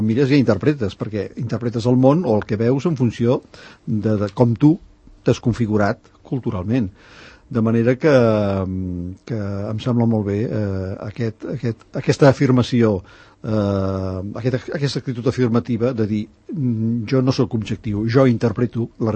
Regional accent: Barcelona, Catalonia, Spain; now in Sant Cugat del Vallès, Spain; jo sóc barceloní d'origen, del barri de la Sagrada Família, i em sembla que devia ser per les mateixes dates que vaig venir cap aquí, perquè jo vaig venir a començaments dels 70

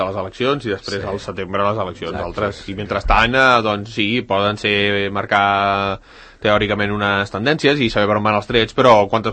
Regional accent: Catalonia, Spain; Que som catalans

